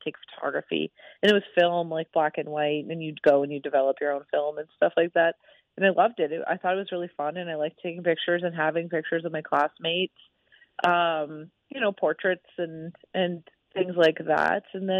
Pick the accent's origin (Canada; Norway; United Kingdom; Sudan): Canada; Alberta; now in Las Vegas, United States; Well, I never actually grew up on my nation. I grew up just outside.